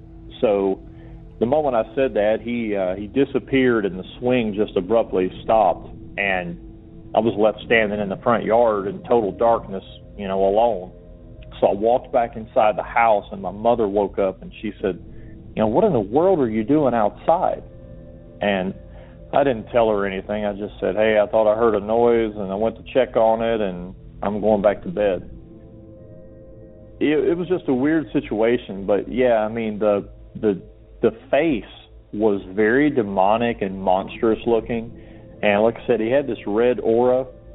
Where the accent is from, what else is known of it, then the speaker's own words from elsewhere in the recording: Georgia, United States; I'm from Georgia originally